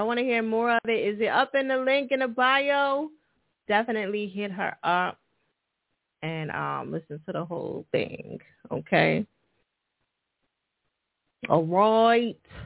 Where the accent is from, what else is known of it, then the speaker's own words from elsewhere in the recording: New Jersey, United States; now in Philadelphia, United States; You know, that's my home state, so, you know, even though I live in Philly